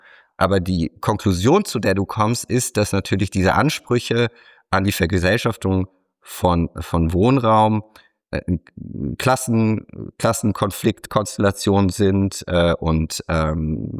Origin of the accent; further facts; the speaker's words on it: Cologne, North Rhine-Westphalia, Germany; Ich komme nun aus Köln.